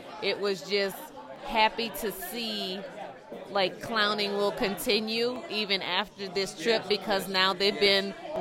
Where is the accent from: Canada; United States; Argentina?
United States; New Orleans, Louisiana; now in San Jose, United States; I am born and raised in New Orleans, but flying in from San Jose, California.